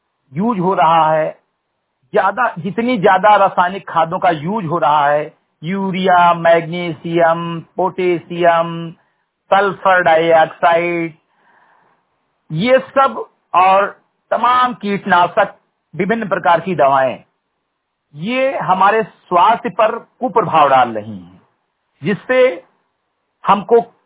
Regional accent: Bahraich, Uttar Pradesh, India; ग्राम सभा सेमरीगटई विकास खंड मेनपुरा जनपद बहराइच का मूल निवासी हूँ

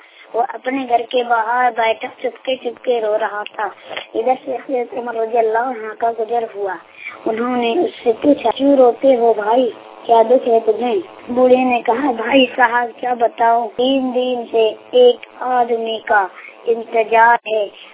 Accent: Rampur, Jharkhand, India; हम रामपुर के रहने वाले हैं, जिला गोड्डा झारखंड

